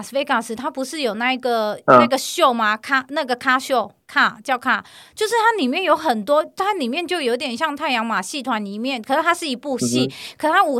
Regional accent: Tainan, Taiwan; 我跟你讲，身为台南人，我非常讨厌炸的肉丸。

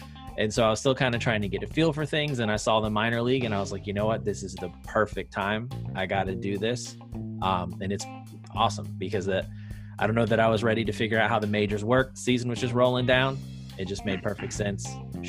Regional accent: Orlando, Florida, United States; I'm from Florida, originally from Central Florida, Orlando.

